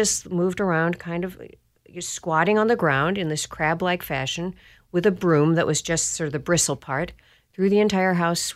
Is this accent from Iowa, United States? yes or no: yes; Estherville, Iowa, United States; born there; No, I was born in Estherville, Iowa.